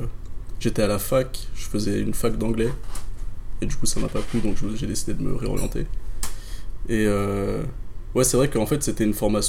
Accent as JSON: {"language": "French", "town": "La Courneuve", "region": "Île-de-France", "country": "France", "tie": "born or raised there", "said": "je suis originaire de La Courneuve. J'ai passé toute mon enfance à La Courneuve."}